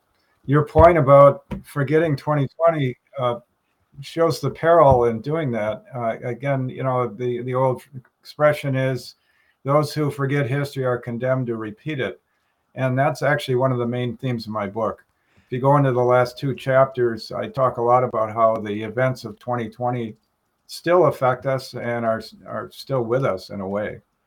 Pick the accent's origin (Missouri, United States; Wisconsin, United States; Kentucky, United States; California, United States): Wisconsin, United States; Wauwatosa; I was determined to serve my hometown, and I just happened to arrive in the middle of a global pandemic